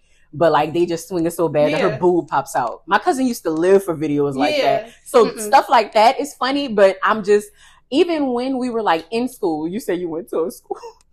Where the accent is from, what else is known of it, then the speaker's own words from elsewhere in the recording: New Orleans, Louisiana, United States; And it's like growing up in New Orleans, like all of our activities are outside activities where you're in these big groups of people.